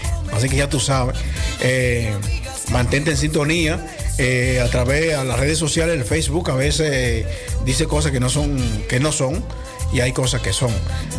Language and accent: Spanish; Dominican Republic; nosotros somos dominicanos